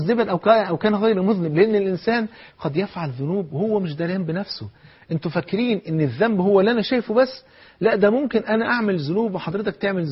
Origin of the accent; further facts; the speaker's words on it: Egypt; وانت عارف طبعا عندنا في مصر الفول فرض عين